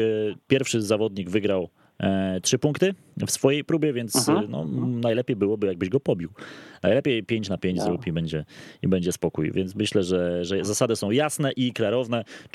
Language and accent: Polish; Kolo, Greater Poland Voivodeship, Poland; also born or lived in Konin; Jak jadę do koła, mówię, tutaj się wychowywałem